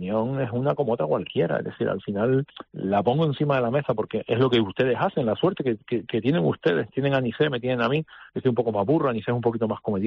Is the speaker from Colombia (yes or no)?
no; Canary Islands, Spain; Y después en el caso de Gran Canaria, yo, Gran Canaria es el club de mi tierra.